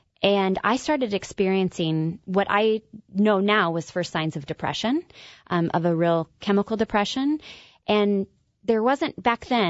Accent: Kansas, United States; I grew up in Kansas, and I like to say I burst into a very tidy family of four.

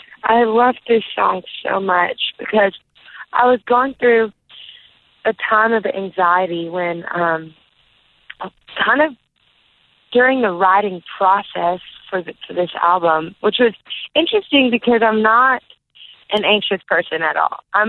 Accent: Louisiana, United States; accent: Cajun; I'm from South Louisiana, so I can turn on that Cajun accent pretty thick.

